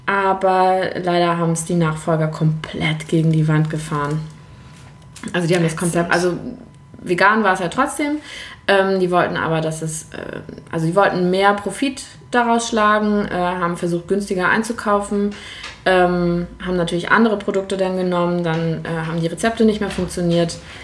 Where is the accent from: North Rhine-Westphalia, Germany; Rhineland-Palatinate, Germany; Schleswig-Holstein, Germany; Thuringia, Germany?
Schleswig-Holstein, Germany; Lübeck; born or raised there; also born or lived in Berlin